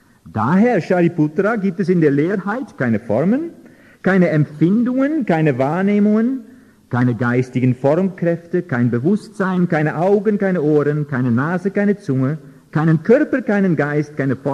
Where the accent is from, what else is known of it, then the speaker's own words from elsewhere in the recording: Netherlands; German is a second language; ich bin nicht aus Deutschland, ich habe einen anderen Akzent, ich komme aus Holland. Ich habe keine christliche Erziehung gehabt